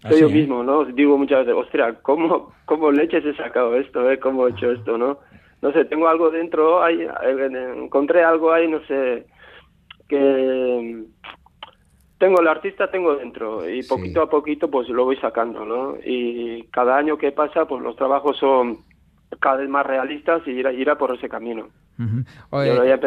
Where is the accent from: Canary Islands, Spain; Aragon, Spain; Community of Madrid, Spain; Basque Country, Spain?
Basque Country, Spain; Azpeitia; aquí en Azpeitia, también en mi pueblo